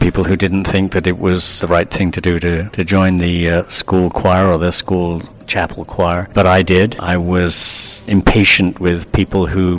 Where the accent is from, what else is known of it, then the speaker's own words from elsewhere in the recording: England, United Kingdom; I was born in England, and I went to school in England